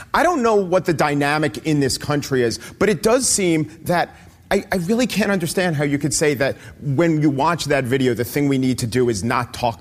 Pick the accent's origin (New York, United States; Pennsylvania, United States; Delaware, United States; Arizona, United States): New York, United States; But I'm a New Yorker.